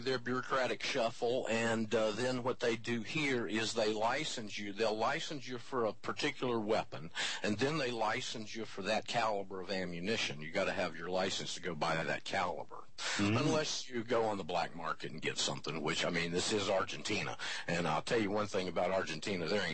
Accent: Panama City, Florida, United States; born there; I was born in Panama City, Florida, the Redneck Riviera, as it's affectionately referred to.

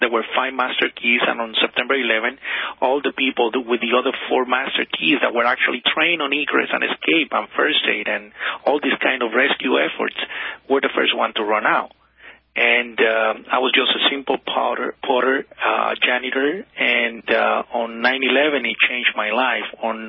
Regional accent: Puerto Rico; born there; I am a citizen since I was born. I was born in Puerto Rico, and as you know, we're territory of the United States.

